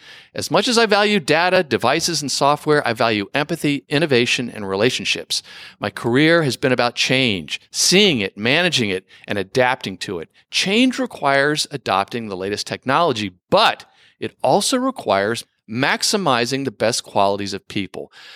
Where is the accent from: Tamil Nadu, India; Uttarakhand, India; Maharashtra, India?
Maharashtra, India; Mumbai; moved away as an adult; now in United States; I grew up in Bombay, India, receiving a degree in economics and advanced mathematics